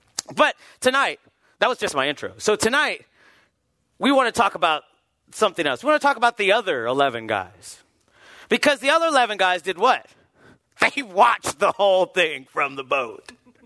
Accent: Ohio, United States; I'm from Ohio, so I love you guys.

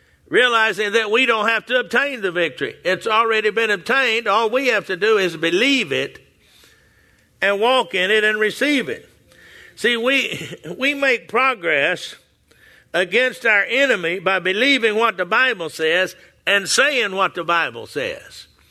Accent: Texas, United States; I was born in Texas and grew up in Texas, and you take Texas history in junior high school

